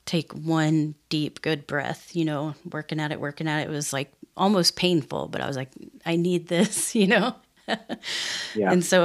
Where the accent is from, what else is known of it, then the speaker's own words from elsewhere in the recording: United States; But, you know, I was raised in America. I'm some white lady.